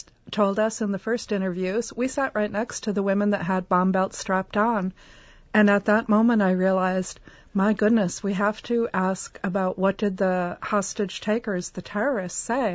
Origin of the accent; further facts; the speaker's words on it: Wausau, Wisconsin, United States; I grew up in Wausau on Maple Hill Drive. And I went to St. Matthew's Catholic school for the first 6 years, then John Muir, and then Wausau West, and followed the smart kids down to the University of Wisconsin-Madison.